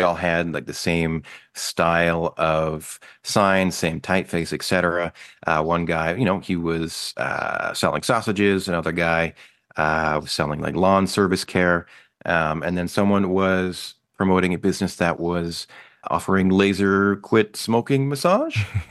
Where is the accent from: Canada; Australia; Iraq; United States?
Canada; Lac La Biche, Alberta; Lac La Biche, Alberta.